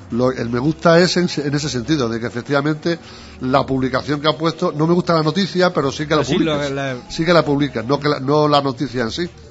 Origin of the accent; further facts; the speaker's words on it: Spain; los españoles somos uno de los países europeos al menos que más utilizan las redes sociales